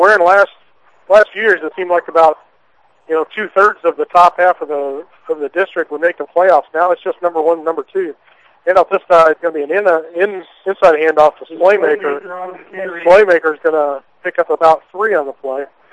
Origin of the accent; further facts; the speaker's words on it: Missouri, United States; I know where I grew up in Missouri